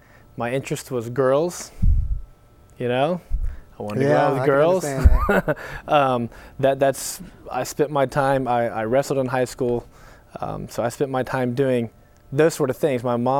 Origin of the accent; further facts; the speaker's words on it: Charlotte, North Carolina, United States; Leading up to that, I grew up here in Charlotte.